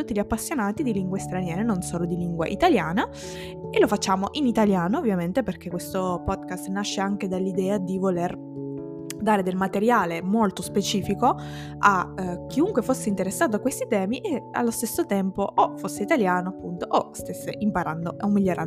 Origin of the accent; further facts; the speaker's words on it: Sicily, Italy; accent: Sicilian; io sono bilingue come tantissimi altri di voi che magari non se ne rendono conto, perché in casa ho sempre parlato sia italiano che siciliano dalla nascita